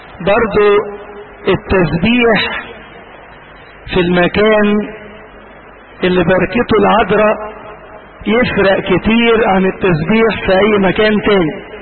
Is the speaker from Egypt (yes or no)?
yes; Asyut, Asyut Governorate, Egypt; حتى عندنا في اسيوط انا بسهر 4 ليالي غير الليلتين بتوع مصر